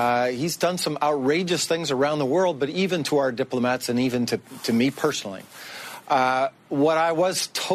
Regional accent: United States; I'm an American citizen.

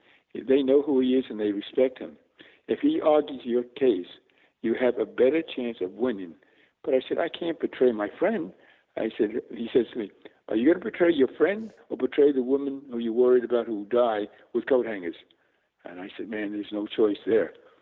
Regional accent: New York, United States; I come from New York. It's a 10-year prison term to challenge this law.

